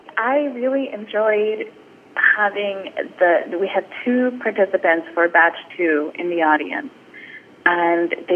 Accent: California, United States; I grew up in the San Fernando Valley from the time I was a toddler up until I went to college, and I've moved out twice and always found my way back.

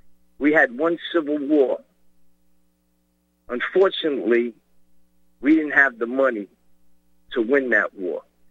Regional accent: United States; I'm an American patriot that doesn't like what my country turned into.

